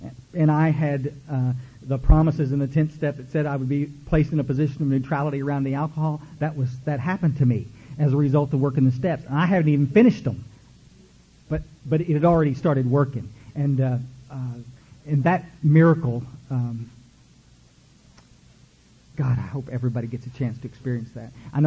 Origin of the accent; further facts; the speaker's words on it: Kerrville, Texas, United States; We had this dog in growing up in Kerrville, Texas. We lived in this big old house out on Goat Creek Road, okay?